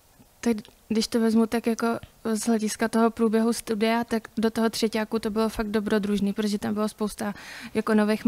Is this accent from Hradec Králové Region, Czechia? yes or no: yes; Jaroměř, Hradec Králové Region, Czechia; born there; now in Ostrava, Czechia; Narodila jsem se v Jaroměři.